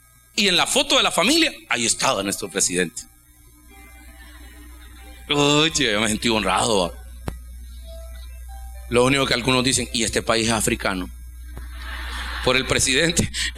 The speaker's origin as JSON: {"language": "Spanish", "country": "El Salvador", "said": "me sentí muy honrado como salvadoreño."}